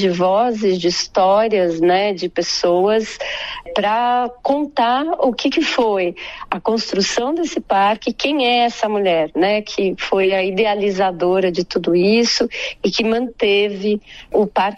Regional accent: São Paulo, Brazil; Eu sou de São Paulo, então eu continuei essas conversas à distância.

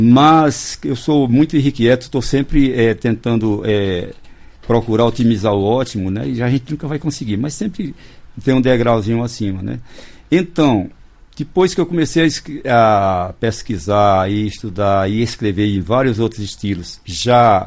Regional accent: Missão Velha, Ceará, Brazil; Eu nasci em Missão Velha, por sinal tem no mapa ainda, viu?

